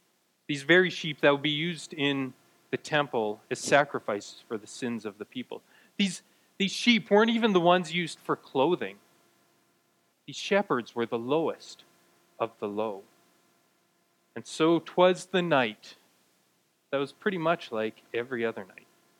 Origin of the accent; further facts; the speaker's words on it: Edmonton, Alberta, Canada; I'm from Edmonton, the city of champions, which is awesome if you're in the 70s or 80s when the sports teams were winning championships. When you grew up in the 90s, it just didn't really make sense.